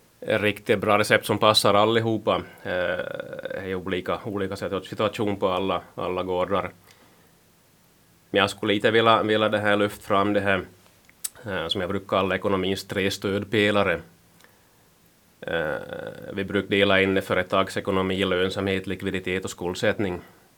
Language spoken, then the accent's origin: Swedish; Pedersöre, Ostrobothnia, Finland; Jag kommer från Östensö i Pedersöre kommun.